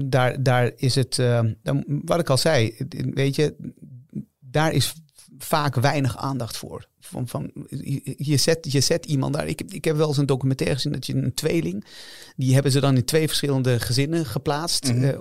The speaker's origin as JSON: {"language": "Dutch", "region": "Utrecht", "country": "Netherlands", "tie": "born or raised there", "said": "ik heb gewoond in Overvecht. Ik ben opgegroeid in Overvecht. Dat is ook niet een wijk om naar huis toe te schrijven. Zuilen heb ik ook gewoond eventjes."}